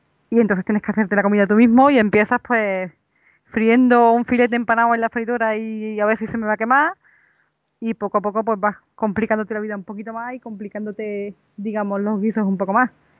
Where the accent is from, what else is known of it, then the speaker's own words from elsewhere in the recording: Córdoba, Andalusia, Spain; accent: Andalusian; soy de Córdoba, España, por eso este acentito andaluz que Dios me ha dado. Y bueno, tengo 35